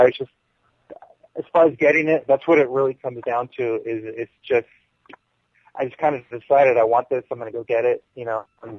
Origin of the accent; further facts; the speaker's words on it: Los Angeles, California, United States; It's in my hometown of Los Angeles